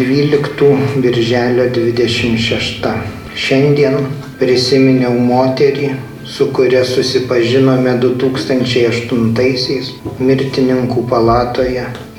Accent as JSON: {"language": "Lithuanian", "town": "Druskininkai", "region": "Alytus County", "country": "Lithuania", "tie": "born or raised there", "said": "Pirmas dalykas, kad gimiau Druskininkuose"}